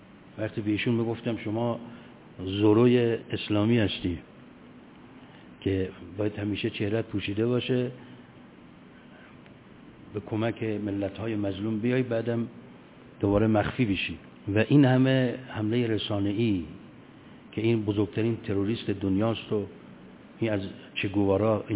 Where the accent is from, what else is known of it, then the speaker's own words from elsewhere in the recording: Mashhad, Razavi Khorasan, Iran; ما که مشهدیم اصلا خیلی نمیدونستیم